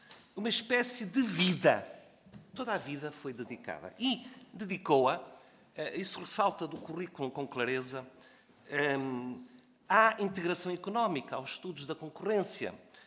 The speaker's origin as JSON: {"language": "Portuguese", "region": "Braga", "country": "Portugal", "said": "O Sr. Professor nasceu em Braga, eu também sou de Braga"}